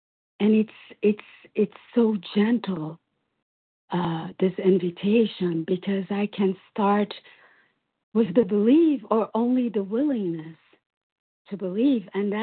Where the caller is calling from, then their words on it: Brazil; I'm calling from Brazil.